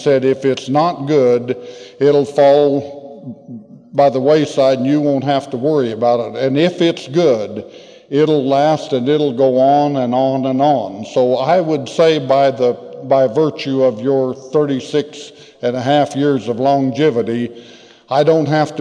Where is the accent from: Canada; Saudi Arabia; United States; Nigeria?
United States; Rock Springs, Wyoming; I'm an alcoholic. I'm from Rock Springs, W, and I say that in order to maintain Wyoming's anonymity.